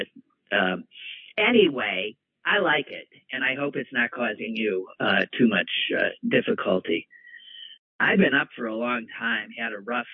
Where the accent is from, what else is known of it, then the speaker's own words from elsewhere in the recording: Wisconsin, United States; My brother and I were talking about how I guess the fact that we grew up in Wisconsin, that snow is just this marvel.